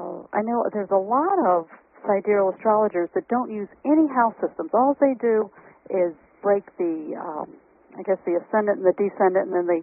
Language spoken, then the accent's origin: English; Maryland, United States; Well, it's because I'm from Southern Maryland.